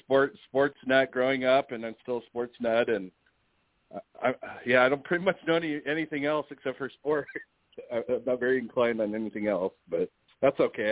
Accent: Seattle, Washington, United States; I grew up in the Seattle area, and me and my older brother, we went to a Catholic high school, now called Bishop Blanchette

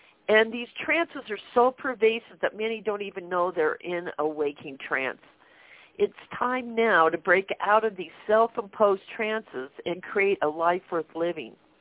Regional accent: Denver, Colorado, United States; I'm broadcasting from Colorado. I've lived here a long time, and I was actually born in Denver.

